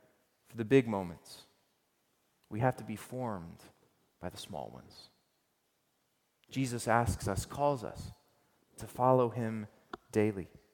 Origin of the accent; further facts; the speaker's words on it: Georgia, United States; You know that many of you know that I'm from Georgia and my parents still live there.